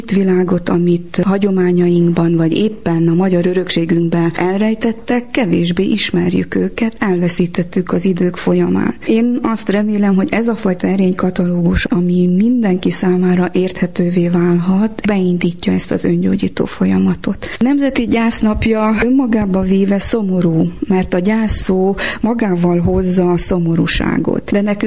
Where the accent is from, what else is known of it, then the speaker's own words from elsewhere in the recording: Transylvania, Romania; Én Erdélyben nőttem fel, és azért ott tudjuk, hogy a Hargita tetején a fenyő még a sziklába is meg tud kapaszkodni